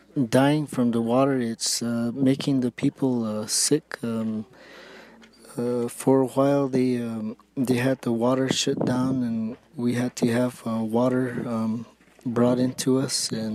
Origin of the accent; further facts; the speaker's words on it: Arizona, United States; I'm from the Wapati village, and water is very sacred to us. We are Hopi dry farmers